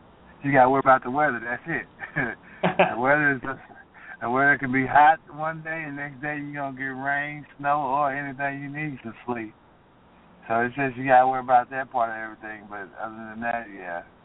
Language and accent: English; Amarillo, Texas, United States; also born or lived in Denver, United States / Dallas, United States; Yes, sir. I was born in Denver. Then I moved to Amarillo. And from Amarillo, Texas, I moved here in middle school, and I've been here since ever since in Dallas.